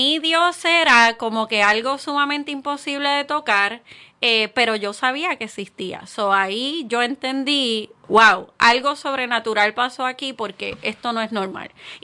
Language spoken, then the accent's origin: Spanish; Naranjito, Puerto Rico; No, yo vivía, siempre viví en Naranjito. Okay. Me crié en Naranjito.